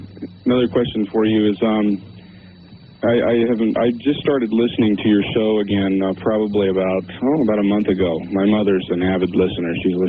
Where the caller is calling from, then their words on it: Reno, Nevada, United States; My name's I'm … from Reno.